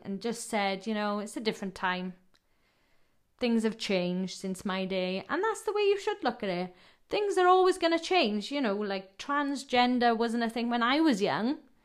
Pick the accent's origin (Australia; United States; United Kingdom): United Kingdom; Wales; I am from Wales in the UK, South Wales.